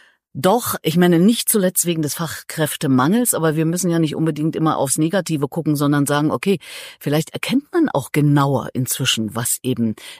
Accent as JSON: {"language": "German", "town": "Erfurt", "region": "Thuringia", "country": "Germany", "tie": "born or raised there", "moved": "yes", "lives_now": "Berlin, Germany", "said": "meine Thüringer Heimat. Ich komme aus Erfurt."}